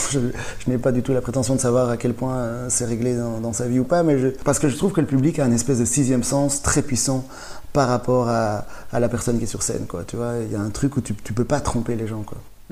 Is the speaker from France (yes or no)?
no; Rwanda; Parce que bon, je viens du Rwanda